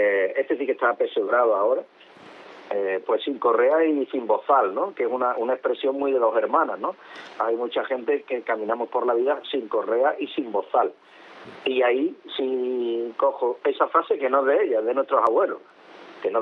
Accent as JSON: {"language": "Spanish", "country": "Spain", "said": "yo llevo banderas de España porque tuve la suerte de nacer en España y sigo siendo español, le pese a quien le pese, ¿no? Además, ya con más años que árboles hay en un bosque"}